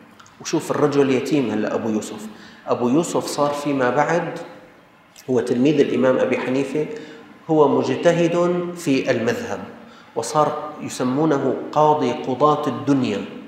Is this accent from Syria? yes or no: yes; Syria; كان عندنا في الشام وقف يسمى وقف الإقضامي، كل طالب رايح المدرسة يعطوه كمشة إقضامي